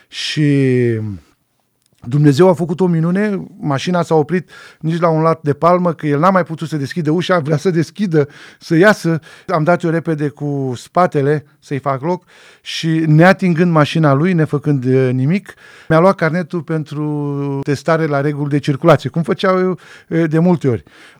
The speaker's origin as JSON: {"language": "Romanian", "town": "Drobeta-Turnu Severin", "region": "Mehedinți County", "country": "Romania", "moved": "as an adult", "said": "eu eram pregătit să trec Dunărea Not, pe la Turnul Severin, de unde sunt eu."}